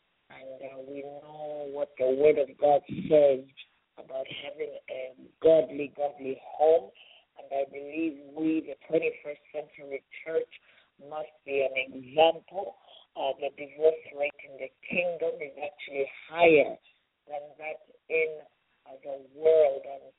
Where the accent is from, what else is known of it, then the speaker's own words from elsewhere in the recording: Boston, Massachusetts, United States; with Prince Matthew Chua and Princess Irene Chua from my hometown in Boston.